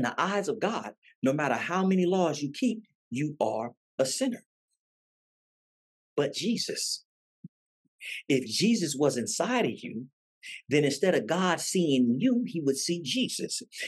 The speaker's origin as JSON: {"language": "English", "town": "Oakland", "region": "California", "country": "United States", "tie": "born or raised there", "said": "You weren't there with me when I was growing up in East Oakland poor and didn't have nothing to eat."}